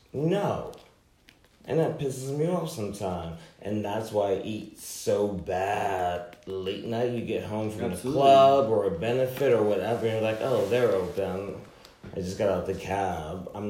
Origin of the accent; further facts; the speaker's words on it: New Jersey, United States; also born or lived in New York; Being born and raised in New York, growing up in Jersey, why do all the good places have to close